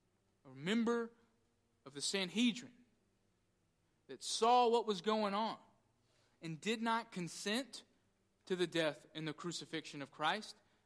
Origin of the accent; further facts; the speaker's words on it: Southern United States, United States; Many of us growing up in the Bible Belt have been told that if we believe in Jesus, we'll go to heaven.